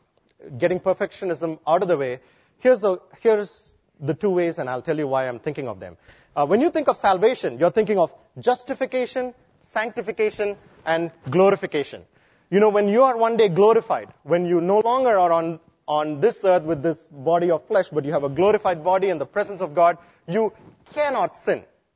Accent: India; now in United States; here in America, we are a melting pot. I'm an Indian here, ex-Indian, I guess, because I'm now a citizen.

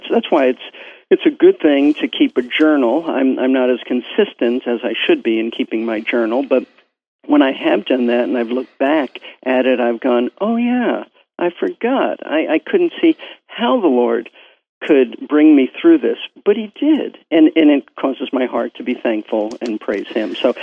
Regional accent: Brooklyn, New York, United States; I grew up in Brooklyn, New York. My parents, Jewish. My grandparents were all Jewish. They were all Russian Jews.

